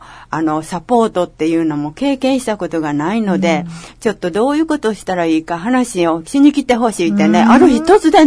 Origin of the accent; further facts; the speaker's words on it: Kansai, Japan; accent: Kansai dialect; 私はもう関西弁しか喋られへんからね。はい、関西弁喋ってて、関西弁で喋っても、いいと思ってるんやけどね